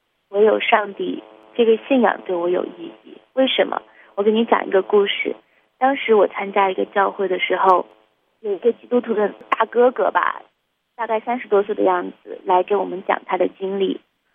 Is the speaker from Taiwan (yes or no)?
no; China; now in United States; 很少有人因为我是中国人对我怎么样有什么样不好的态度